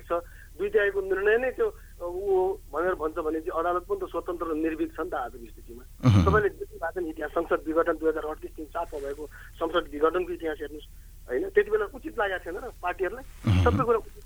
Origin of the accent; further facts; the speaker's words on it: Sudurpashchim Province, Nepal; डोटीमा म सुदूरपश्चिमको नेपाली हुँ